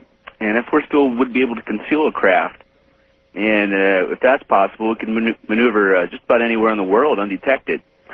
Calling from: Memphis, Tennessee, United States; in Memphis on WMC.

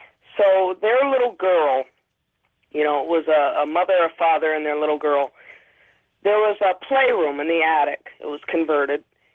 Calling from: Burlington, Vermont, United States; Hello, Burlington, Vermont.

